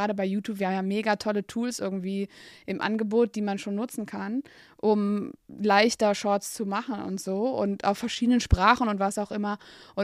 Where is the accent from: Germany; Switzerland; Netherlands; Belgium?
Netherlands; German is a second language; ich bin selber auch aus Holland. Also ich komme aus der aus dem Grenzgebiet.